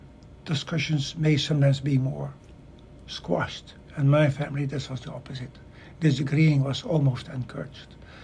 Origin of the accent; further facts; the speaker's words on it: Netherlands; English is a second language; I grew up in the Netherlands, a small country, and my parents were from two different Christian religions